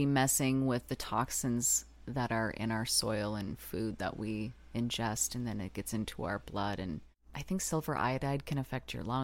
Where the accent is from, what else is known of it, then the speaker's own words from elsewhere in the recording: Tornado Alley, United States; because we grew up in Tornado Alley